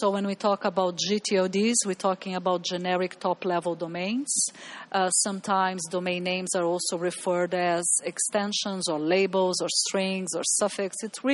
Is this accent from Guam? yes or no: no; Brazil; English is a second language; So, for example, I am originally from Brazil.